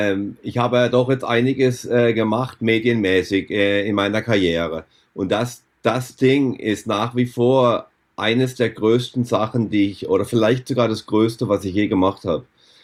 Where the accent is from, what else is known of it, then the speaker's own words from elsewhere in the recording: Germany; ich bin ja als Trailfahrer aufgewachsen in Deutschland